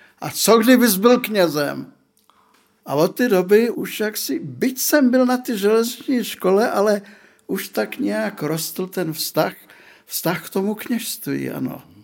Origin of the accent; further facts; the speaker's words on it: Prague, Czechia; Praha, byť je to moje rodné město